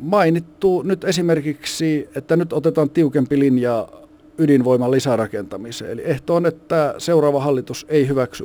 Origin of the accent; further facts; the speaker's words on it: Kajaani, Kainuu, Finland; Mä olen itse kotoisin Kainuusta. Kajaanista on alun perin lähtenyt